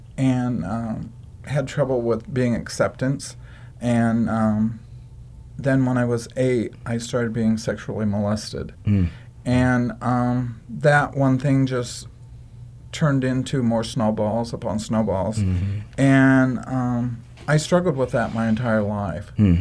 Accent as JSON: {"language": "English", "town": "Plymouth", "region": "Indiana", "country": "United States", "tie": "born or raised there", "said": "I'm from Plymouth, Indiana, actually out in the suburbs of Indiana, Plymouth. But, I've grown up all my life there."}